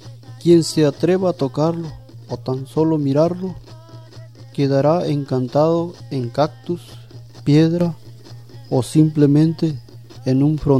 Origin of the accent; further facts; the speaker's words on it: Potam, Sonora, Mexico; Soy originario de Potam, Ruyaki, Sonora.